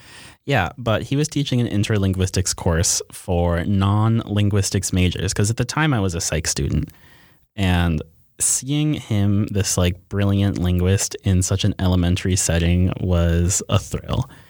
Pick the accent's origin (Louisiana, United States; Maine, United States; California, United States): California, United States; Monterey; born there; also born or lived in Stockton / Berkeley; I was born in Monterey, California. I've sort of been like orbiting the Bay Area my whole life. Spent some time in Stockton and Berkeley.